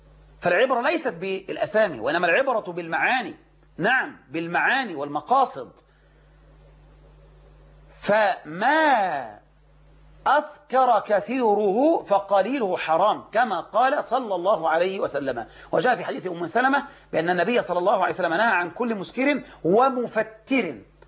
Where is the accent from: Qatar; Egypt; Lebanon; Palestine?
Egypt; ما يكون بلعب الورق اللي احنا نسميه عندنا في مصر الكوتشينة